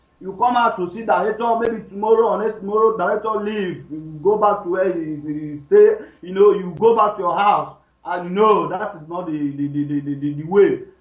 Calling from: Mauritania; I'm calling from Mauritania.

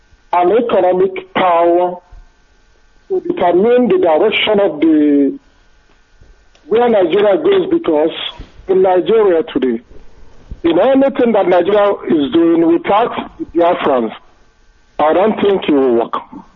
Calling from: France; I'm calling from France.

